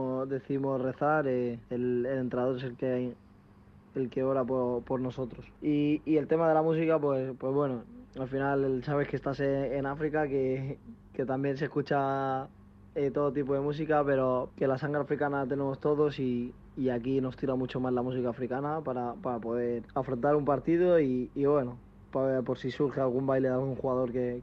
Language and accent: Spanish; Spain; born there; mi padre y mi madre nacieron en España, yo también nací en España, pero mi abuelo de parte de madre, nació en Guinea Ecuatorial y conocían a mi abuela que es gallega